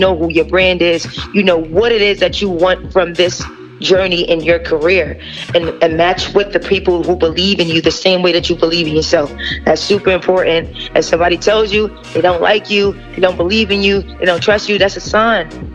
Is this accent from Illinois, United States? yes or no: no; New York City, New York, United States; I'm from Lincoln Projects, New York City, Manhattan, and I made it to television, national television.